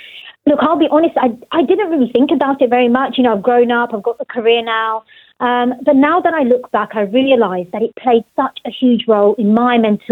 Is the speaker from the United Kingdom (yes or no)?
yes; London, United Kingdom; I grew up in Tower Hamlets, Scott, which is one of the UK's worst areas for child poverty.